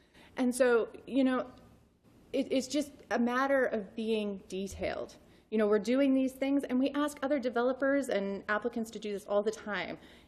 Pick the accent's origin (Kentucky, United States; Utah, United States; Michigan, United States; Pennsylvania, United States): Kentucky, United States; Lexington; I'm from Lexington, Kentucky, right?